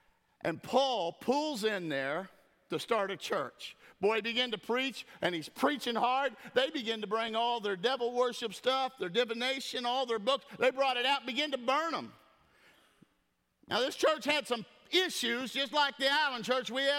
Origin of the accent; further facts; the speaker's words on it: United States; born there; I didn't ask to be born in America. I'm glad I was born in America.